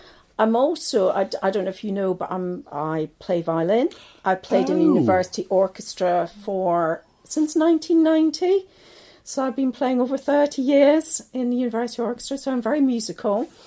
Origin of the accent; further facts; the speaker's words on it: Leith, Scotland, United Kingdom; I was born in Leith. So that's, if you've ever been to Edinburgh, Leith is where the docks are. So when I was brought up there, it was probably a little bit down at heel.